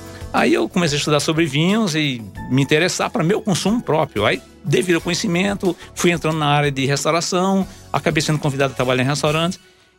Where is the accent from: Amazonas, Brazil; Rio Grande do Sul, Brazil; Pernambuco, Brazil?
Pernambuco, Brazil; Recife; born there; moved away as an adult; now in São Paulo, Brazil; sou sommelier. Eu nasci em Recife, eu vim com 18 anos para São Paulo.